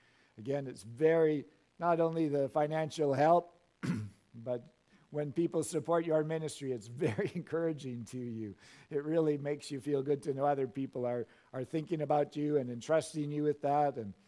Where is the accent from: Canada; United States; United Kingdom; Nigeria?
Canada; this verse gives me very great mixed emotions as a Canadian